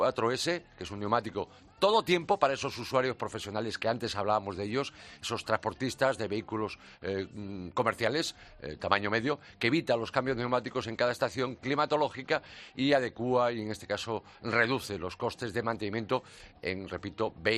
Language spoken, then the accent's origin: Spanish; Vigo, Galicia, Spain; caso va a ser paisana mía, la furgoneta pequeña de la marca alemana, la Combo, se empezará a montar en mi tierra natal, en Vigo